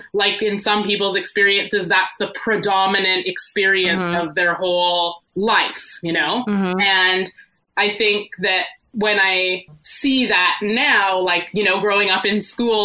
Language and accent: English; Calgary, Alberta, Canada; a lot of people's perception would be that growing up in Alberta, in Calgary